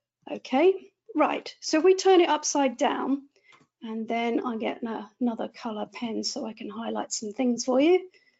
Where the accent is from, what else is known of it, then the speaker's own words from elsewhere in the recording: United Kingdom; But being British, I feel a bit guilty about when we're successful at the best of times.